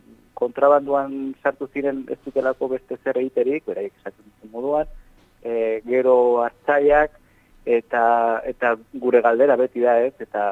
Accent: Pamplona, Navarre, Spain; gu Iruñakoak gara eta Iruñetik bi ordutara dagoen hor borda batean

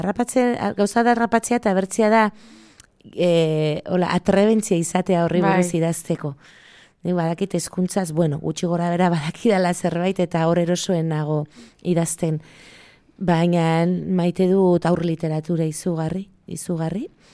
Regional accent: Pamplona, Navarre, Spain; born there; ni berez Iruñan sortu naiz.

